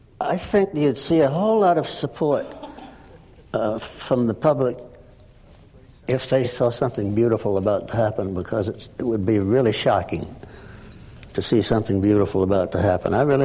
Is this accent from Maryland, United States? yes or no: no; North Carolina, United States; hell, I'm from the South. I came from North Carolina.